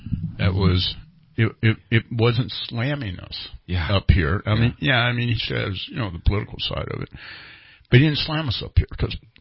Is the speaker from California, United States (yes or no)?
yes; Redding, California, United States; You know what, Reading, my hometown. You have got some in Shasta County because people came from all over. But Reading, my hometown, I am so proud.